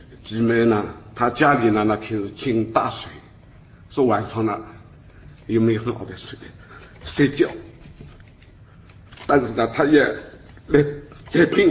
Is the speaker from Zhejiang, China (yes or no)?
yes; Shaoxing, Zhejiang, China; 因为呢我是13岁呢这个学徒打这个西伯，我是绍兴人